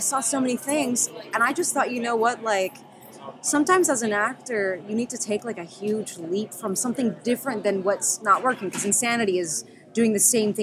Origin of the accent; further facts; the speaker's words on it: Texas, United States; I grew up in Texas. I grew up in a high school full of prejudice.